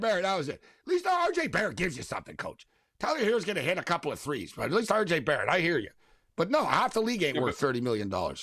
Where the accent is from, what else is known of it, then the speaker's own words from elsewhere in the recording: Canada; No, we don't. It's actually a big fallacy. Like, Canadians are not nice. Canadians don't stick together. Canadians hate each other.